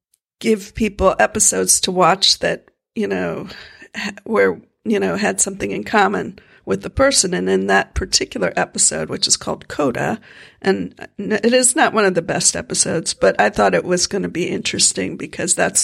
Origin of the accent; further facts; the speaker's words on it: Florida, United States; you know, the space industry is, you know, quite woven into my home state of Florida.